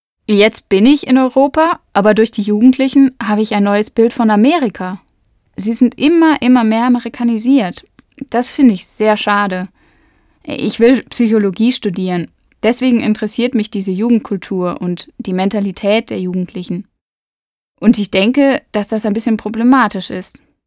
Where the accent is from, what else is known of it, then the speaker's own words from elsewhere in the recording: South Korea; German is a second language; Ich komme aus Korea.